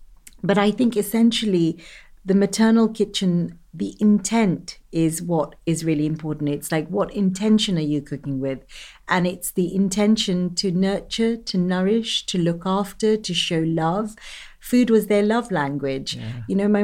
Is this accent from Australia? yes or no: no; Kenya; I grew up in Kenya on this incredible allotment, a shamba that my grandfather had.